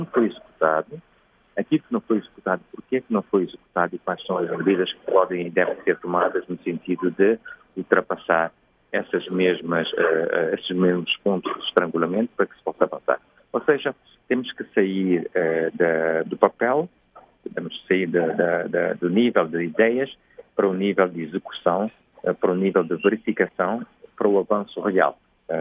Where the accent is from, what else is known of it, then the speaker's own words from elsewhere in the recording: Guinea-Bissau; é o meu país, mas eu tenho muita fé, como eu sempre digo, no povo guineense, na minha terra, na Guiné-Bissau